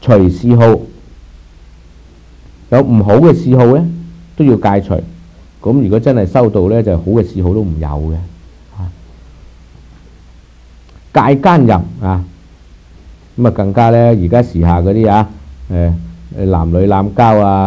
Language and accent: Cantonese; China; 我哋中國人就講勤儉